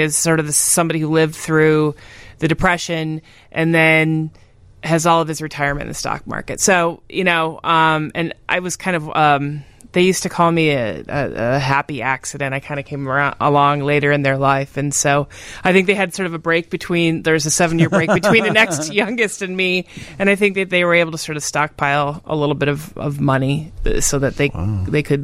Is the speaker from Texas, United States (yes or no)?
no; Omaha, Nebraska, United States; Yeah, I grew up in Omaha. The youngest of eight kids.